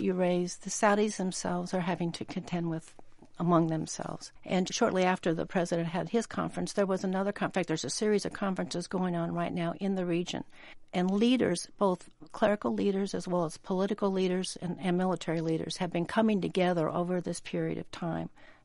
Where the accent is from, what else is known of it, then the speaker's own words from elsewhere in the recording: United States; As an American, you hear the year 1979, and we tend to think of the Iranian Revolution